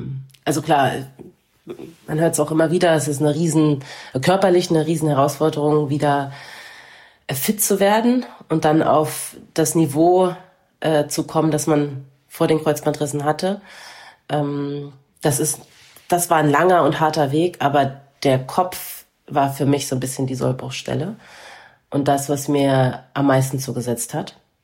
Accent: Berlin, Germany; ich hole die NBA nach Berlin, in meiner Heimatstadt

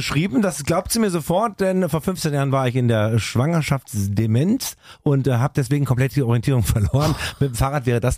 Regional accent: Tübingen, Baden-Württemberg, Germany; aus meiner Heimatstadt Tübingen

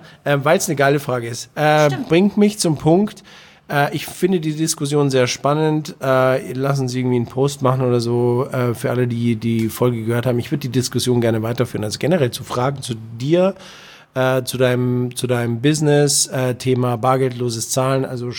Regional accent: Bavaria, Germany; Also, erstens bin ich bin Bayer und somit schon mal von Grund auf konservativ, ja.

